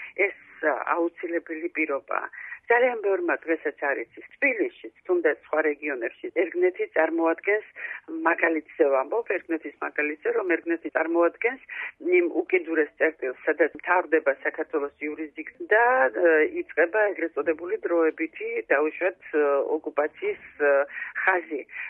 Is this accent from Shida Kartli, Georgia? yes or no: yes; Tskhinvali, Shida Kartli, Georgia; კი, ნამდვილად ცხინვალში დაიბადე. ჩემი ბავშვობის ცხინვალი იყო არაჩვეულებრივი. ეს იყო პატარა, კოპცია, ლამაზი, ძალიან მშვიდი ქალაქი.